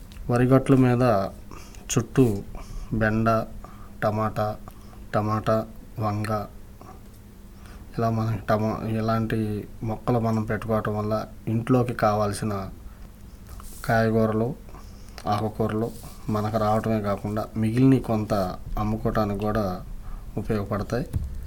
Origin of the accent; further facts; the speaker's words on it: Pedavadlapudi, Andhra Pradesh, India; మాది పెదవడ్లపూడి గ్రామం, మంగళగిరి మండలం, గుంటూరు జిల్లా నుంచి వచ్చాం.